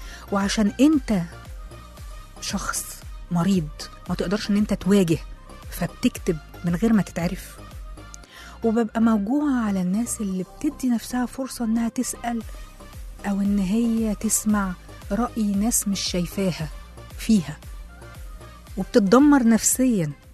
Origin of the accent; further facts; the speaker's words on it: Egypt; نعم احنا مصريين